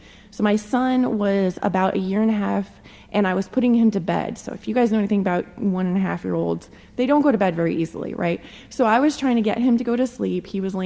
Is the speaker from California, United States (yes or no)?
yes; California, United States; And I grew up in California, so my family during this time was all the way on the other side of the country